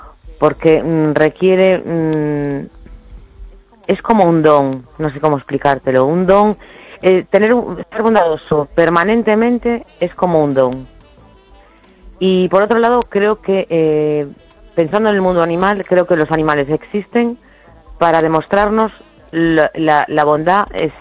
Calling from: A Coruña, Galicia, Spain; de La Coruña.

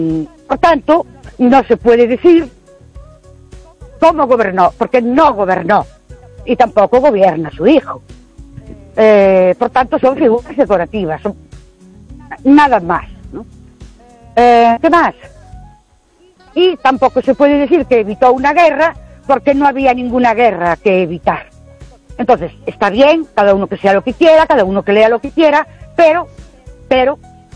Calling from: Ourense, Galicia, Spain; de Ourense.

